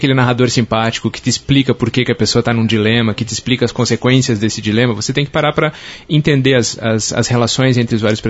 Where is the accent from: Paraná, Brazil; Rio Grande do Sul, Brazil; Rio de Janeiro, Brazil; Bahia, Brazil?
Paraná, Brazil; Curitiba; eu sou de Curitiba